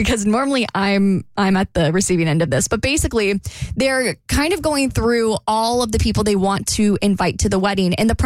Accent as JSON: {"language": "English", "town": "Jacksonville", "region": "Florida", "country": "United States", "tie": "born or raised there", "said": "So at this point in time, my entire family lived in Jacksonville, which is my hometown."}